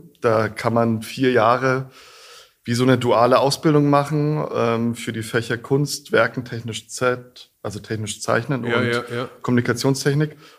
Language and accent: German; Bavaria, Germany; in der Fränkischen Schweiz, wo meine Eltern herkommen, wo ich aufgewachsen bin.